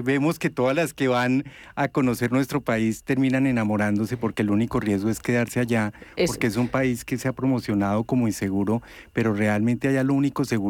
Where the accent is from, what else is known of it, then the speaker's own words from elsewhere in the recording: Colombia; now in Spain; de verdad es un honor para mí como colombiano